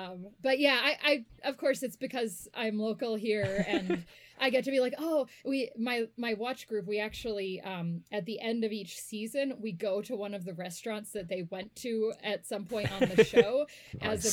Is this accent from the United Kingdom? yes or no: no; Dallas, Texas, United States; I live in Utah and didn't grow up. I grew up in Dallas, which doesn't have a lot of hiking opportunities super close by.